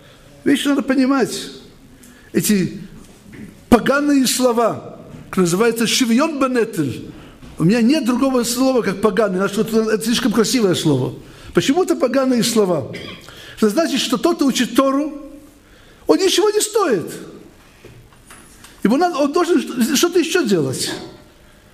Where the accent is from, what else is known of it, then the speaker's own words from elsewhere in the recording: Russia; now in Israel; они хотят, чтобы наши дети были такими же, какими мы выросли в России.